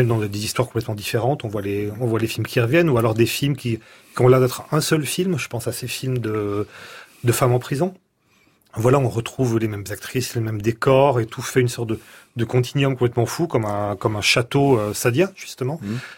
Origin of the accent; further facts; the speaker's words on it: south of France, France; puisque je viens du sud de la France